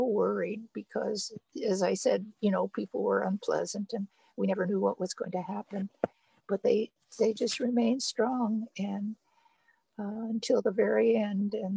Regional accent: Sacramento, California, United States; born there; And I was born in Sacramento, and we lived on a place called X Street. I grew up in Sacramento. No, I didn't grow up in Sacramento, but I was born there, and we were there until the war started.

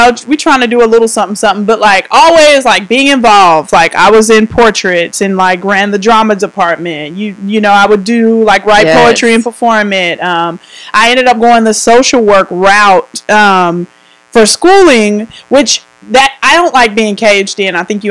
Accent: Killeen, Texas, United States; I've never been outside of Central Texas. Mm. I was born in Waco, raised in Killeen, came to college at Baylor, went to grad school

